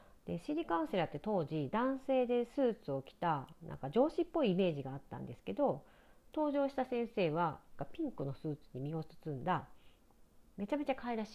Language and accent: Japanese; Higashiosaka, Osaka, Japan; 私は、1971年大阪生まれの大阪育ち、大阪でも町工場の多い下町の東大阪というところに生まれ育ちます。